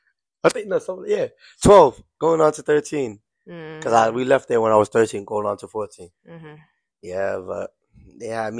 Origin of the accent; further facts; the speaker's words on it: Gambisara, Upper River, Gambia; It's because I'm from Gambisara. Okanda Gambia.